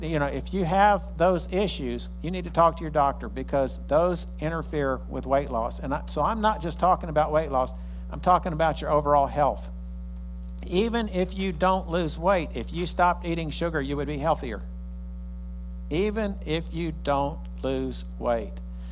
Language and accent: English; Valdosta, Georgia, United States; I was raised in Valdosta most of my life.